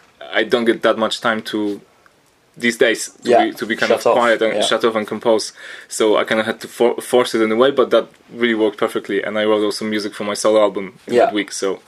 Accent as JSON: {"language": "English", "country": "Poland", "said": "because I come from Poland"}